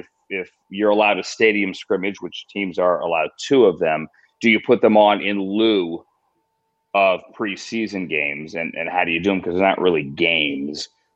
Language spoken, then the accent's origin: English; Virginia, United States; So the shortest version of the story is I grew up in Northern Virginia, like 5 minutes from Redskins Park